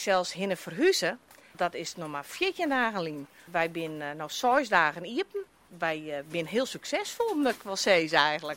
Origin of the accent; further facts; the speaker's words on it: Haas, Netherlands; born there; Wij komen uit Haas. En mijn man die komt uit de polder. En ik ben zelf geboren in Haas.